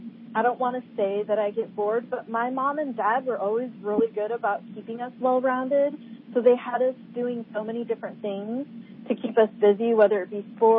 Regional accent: California, United States; Yeah, so I grew up in the Bay Area. And ended up going to Chico State University for my undergrad, and then back to the Bay Area.

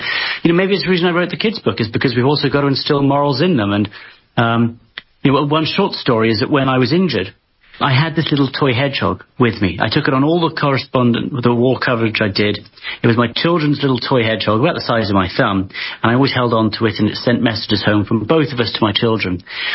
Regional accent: London, United Kingdom; born there; also born or lived in United States; I was born in London, and despite the accent, though I'm my dad's American, and I was sort of raised really between the two, and always felt immensely proud to be American.

